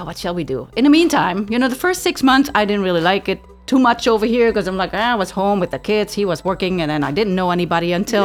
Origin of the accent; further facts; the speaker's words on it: Netherlands; I am originally from the Netherlands. Some people call it Holland, but okay. Actually Holland is a province from the Netherlands. So the actual country's name is the Netherlands.